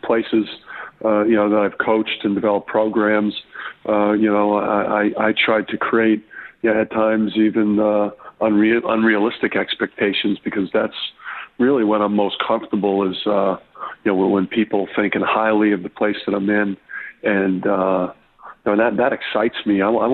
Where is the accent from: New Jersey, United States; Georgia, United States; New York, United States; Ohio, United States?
New Jersey, United States; Jersey City; I've spent my life, you know … growing up in Jersey City in particular.